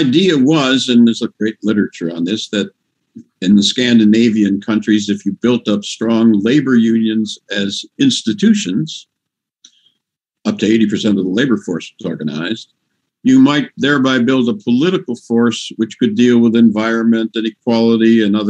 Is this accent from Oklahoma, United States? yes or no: no; Racine, Wisconsin, United States; I'm from Racine, Wisconsin, a city of about 85,000